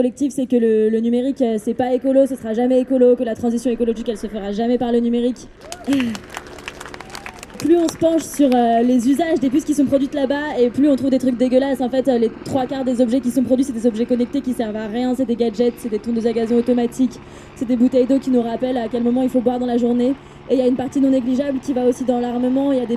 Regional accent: Grenoble, Auvergne-Rhône-Alpes, France; Nous, en l'occurrence, on vient de Grenoble

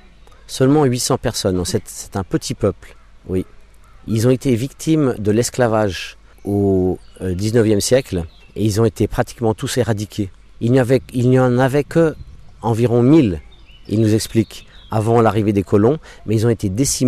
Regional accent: Geneva, Switzerland; first language English; French is a second language; also born or lived in United States; mes parents se sont rencontrés à Genève dans les années 60. Moi, je suis né à Genève, mais ayant grandi avec ma mère anglophone, eh bien, ma langue maternelle est l'anglais. Donc ça, c'est très pratique d'avoir l'anglais dès la naissance. J'ai ensuite appris le français à l'école.

